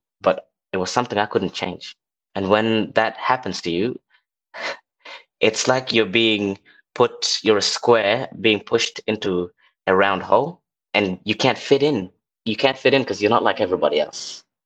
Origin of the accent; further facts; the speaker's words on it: Melbourne, Victoria, Australia; now in Canberra, Australia; When I came here from Melbourne, people were like, Canberra, just you wait, Canberra, it's pretty cold.